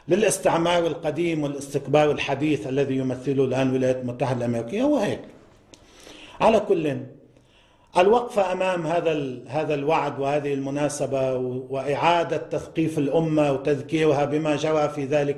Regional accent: Lebanon; طيب نحن كلبنانيين نحن أمام فرصة تاريخية لنحمي بلدنا

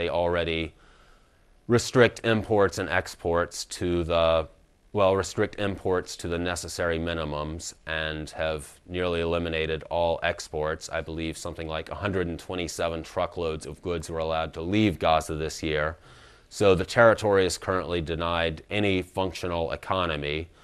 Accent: United States; Oh, the third, of course. I'm an American. I should know this.

